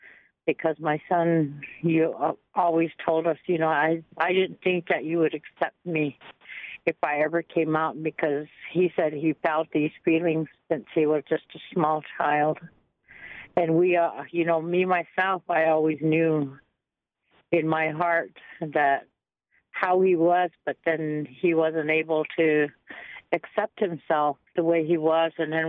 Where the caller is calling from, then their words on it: Wombly, South Dakota, United States; I'm calling from Wombly, South Dakota.